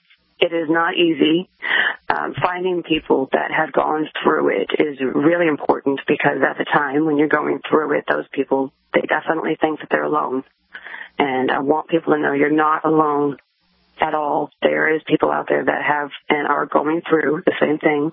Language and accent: English; Wisconsin, United States; born or raised there; moved away as an adult; now in Virginia, United States